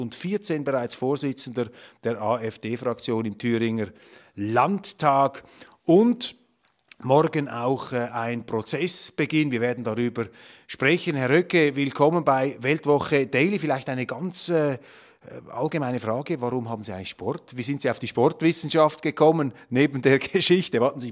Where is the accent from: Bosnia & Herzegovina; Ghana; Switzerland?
Switzerland; Als Schweizer halte ich hier einfach dokumentarisch fest, was das Thema ist.